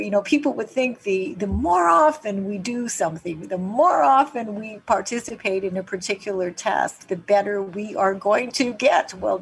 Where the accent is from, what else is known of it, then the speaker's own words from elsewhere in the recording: Winnipeg, Manitoba, Canada; when I was a teenager growing up in Winnipeg, Canada